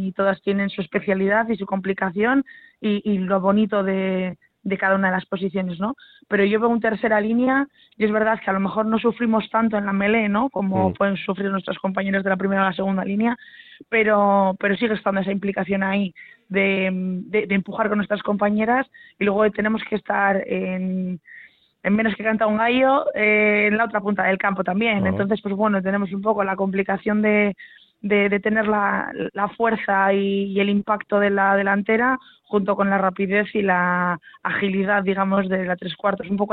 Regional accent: Zalla, Basque Country, Spain; Yo mismamente veo en mi pueblo, ¿no? En Zalla

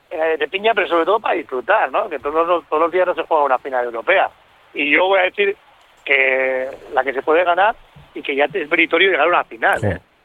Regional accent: Bilbao, Basque Country, Spain; Soy de Bilbao, pero soy más de Mediterráneo, para el tema del agua marina

